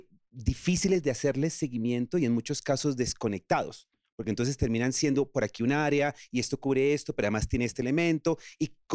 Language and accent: Spanish; Colombia; en el caso colombiano tendemos a hacer diseños